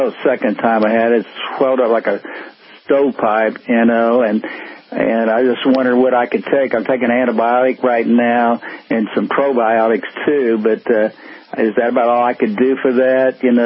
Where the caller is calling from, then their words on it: Kansas City, United States; I'm calling from Kansas City area